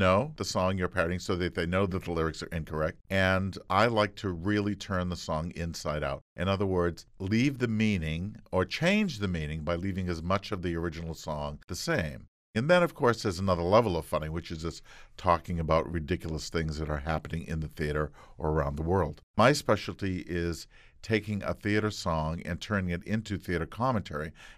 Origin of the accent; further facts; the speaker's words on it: Boston, Massachusetts, United States; Now, growing up in Boston, though, they were trying out a lot of musicals in Boston.